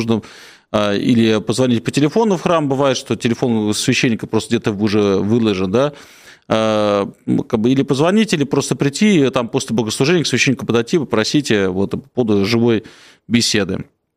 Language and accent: Russian; Moscow, Russia; Конечно, я коренной москвич. Я коренной москвич, уезжайте все отсюда, наконец-то.